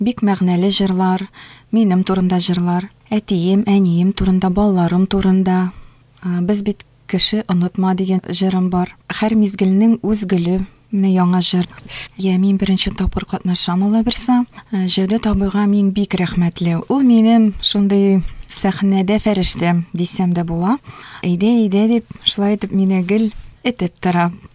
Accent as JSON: {"language": "Tatar", "region": "Bashkortostan", "country": "Russia", "tie": "born or raised there", "moved": "yes", "lives_now": "Kazan, Russia", "said": "Әйе, мин Башкортстанда туып үстем, ләкин 18 ел Казанда яшәп гомер итәбез."}